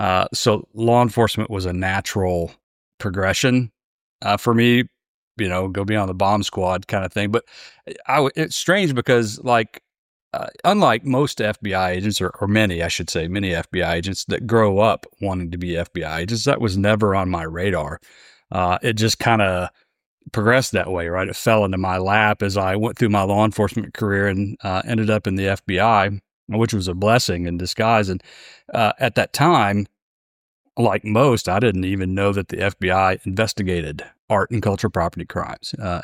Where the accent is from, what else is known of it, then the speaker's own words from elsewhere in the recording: Tennessee, United States; I grew up in a small town in East Tennessee, and you might detect that from my accent.